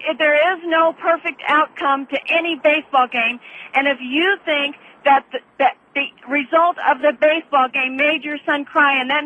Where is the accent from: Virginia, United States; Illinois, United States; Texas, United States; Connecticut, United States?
Texas, United States; Spring; I'm from Spring.